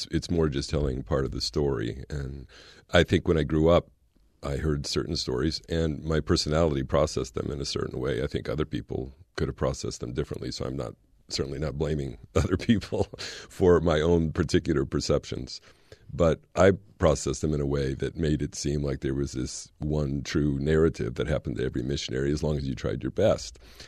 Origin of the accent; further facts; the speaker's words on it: California, United States; also born or lived in Belgium; I grew up in California, and I had some friends at school who were Catholic